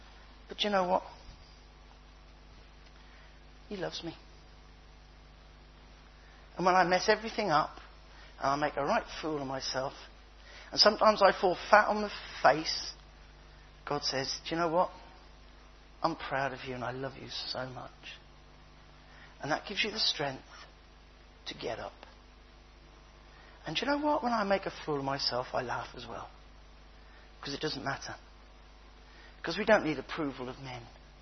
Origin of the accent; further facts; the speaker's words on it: United Kingdom; Back to being British again. Every other language, they'd say good morning, but because we're not sure if we should or not, we sort of go